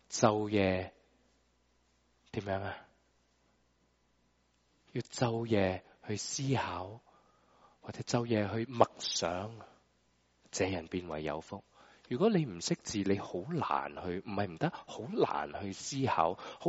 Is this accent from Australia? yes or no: no; China; 读书，我哋中国人点解怀疑？